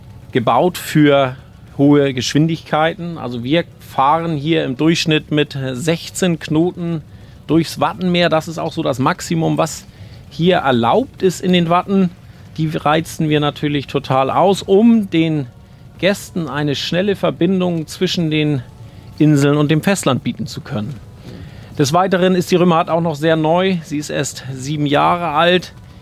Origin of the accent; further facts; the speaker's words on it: Föhr, Schleswig-Holstein, Germany; Ich selbst bin ja auch gebürtiger Führer.